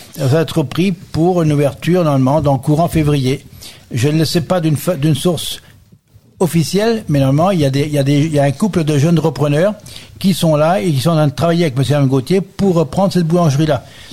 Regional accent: Cromières, France; born there; Parce que je suis né à Cromières

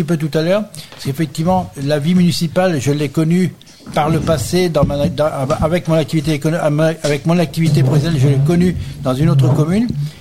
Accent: Cromières, France; born there; Parce que je suis né à Cromières

